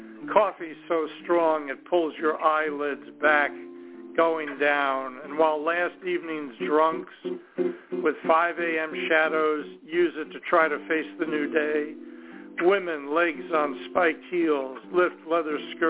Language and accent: English; New York, United States; Recently, I've been doing a lot of poems about growing up in New York and our neighborhood